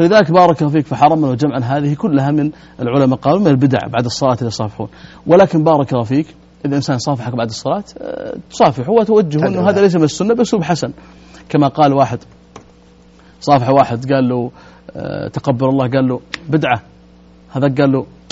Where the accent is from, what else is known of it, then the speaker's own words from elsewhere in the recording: Najd, Saudi Arabia; بعض البادية عندنا في نجد